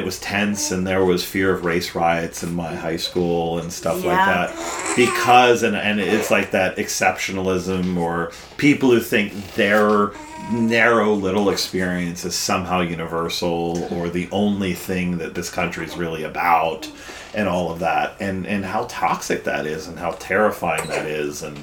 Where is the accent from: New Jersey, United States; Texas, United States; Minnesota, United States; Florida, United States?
New Jersey, United States; South Plainfield; I grew up in South Plainfield.